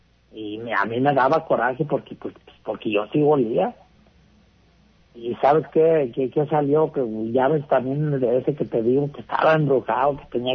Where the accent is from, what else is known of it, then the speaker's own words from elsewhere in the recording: San Julián, Jalisco, Mexico; also born or lived in Guadalajara; En eso me vine para acá, para mi pueblo, para San Julián.